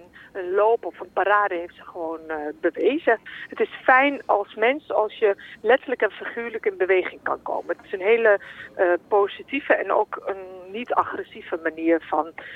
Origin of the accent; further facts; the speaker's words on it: Winterswijk, Gelderland, Netherlands; Ik kom uit Winterswijk, dus een dorp met best wel een grote Molukse gemeenschap.